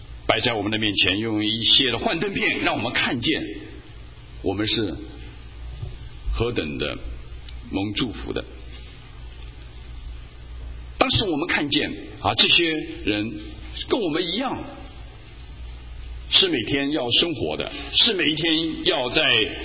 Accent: China; 其实，我们中国人都非常节俭啊，你知道，我们小的时候啊，生活的环境都不是太好啊，

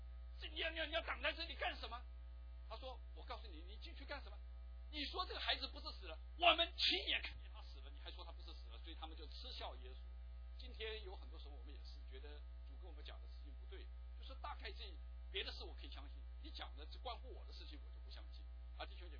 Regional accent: China; 这跟我们中国人也有点相近

